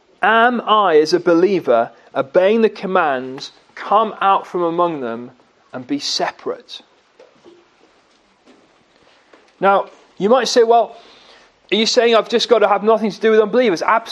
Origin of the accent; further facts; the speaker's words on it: North East England, United Kingdom; Now, I'm from the northeast, and I think my accent's fairly mild